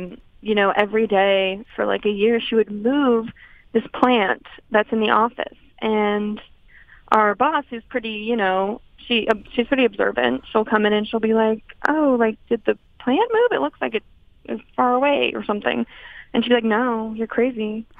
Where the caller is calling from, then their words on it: Los Angeles, California, United States; I'm calling from L.A.